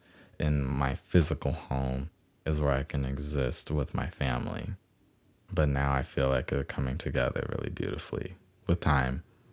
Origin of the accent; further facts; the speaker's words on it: Los Angeles, California, United States; I am 23 years old, and I am currently living in Windsor Hills, California, Los Angeles, my hometown.